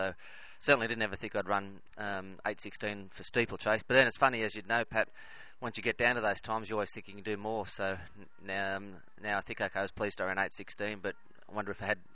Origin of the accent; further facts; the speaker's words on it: Armidale, New South Wales, Australia; moved away as an adult; also born or lived in Ballarat; Well, I grew up in Armidale and moved to Ballarat in the late 80s to do a human movement degree